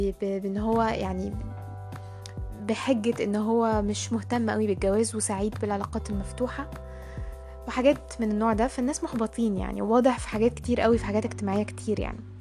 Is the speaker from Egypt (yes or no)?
yes; Egypt; عندنا في مصر منتشرة حتة إنه هركب الطيارة